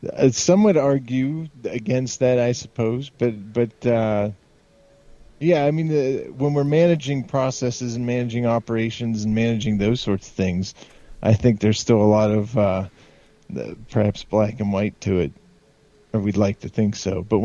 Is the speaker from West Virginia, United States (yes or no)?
yes; West Virginia, United States; Where I grew up in a small mountain town in West Virginia, up in the hills. Small coal mining and logging community with a lot of tourism activities.